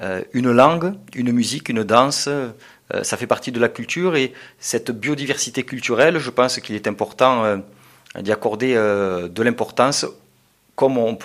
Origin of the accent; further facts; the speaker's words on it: Occitanie, France; born there; puisque je suis né ici en Occitanie